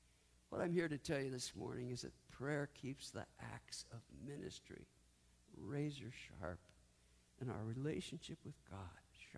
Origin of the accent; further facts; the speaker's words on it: Port Angeles, Washington, United States; I grew up in the Olympic Peninsula, up in Port Angeles, Washington, way up there. It was big timber country.